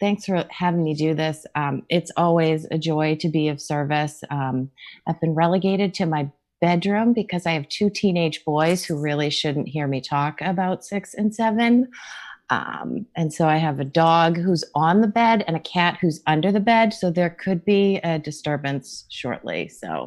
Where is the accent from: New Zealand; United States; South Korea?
United States; Boston, Massachusetts; I grew up in Boston. I grew up just north of Boston.